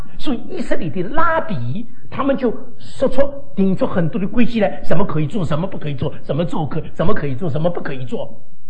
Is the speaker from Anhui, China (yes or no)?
no; Wenzhou, Zhejiang, China; 那你们觉得我们浙江温州人，那温州人讲话真的不晓得他讲什么